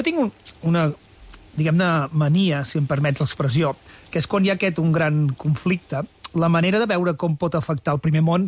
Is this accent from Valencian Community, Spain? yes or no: no; Catalonia, Spain; jo sóc de l'Empordà i la meva àvia me parlava d'aquest èxode de la Bajol, de Darnius